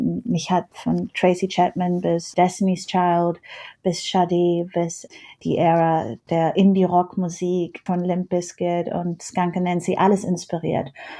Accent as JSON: {"language": "German", "country": "Ghana", "tie": "born or raised there", "also_born_or_lived": "Paris, France", "moved": "yes", "said": "Also ich bin in Ghana aufgewachsen"}